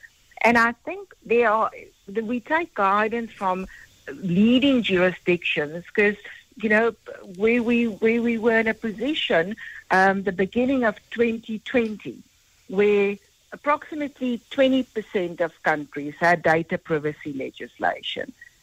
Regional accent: South Africa; Because we're so fortunate as a South African society, where each one of us have got a right to privacy.

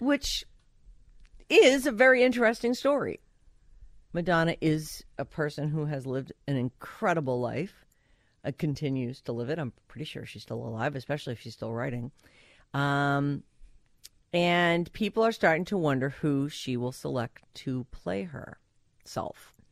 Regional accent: Boston, Massachusetts, United States; you know I'm originally from Boston. I'm a big Patriots fan.

